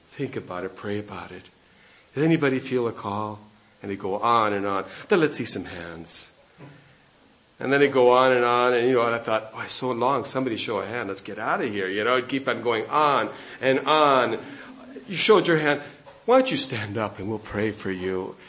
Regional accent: United States; But ecces lies, you know, is German. But I'm American, you know.

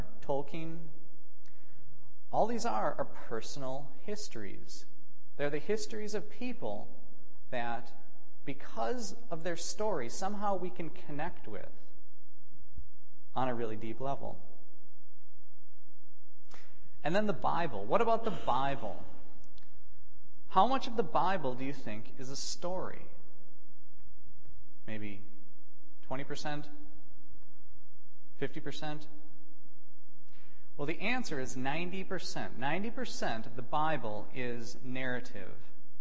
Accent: United States; I'm an American, so some of the stories that I grew up with are going to be different from yours.

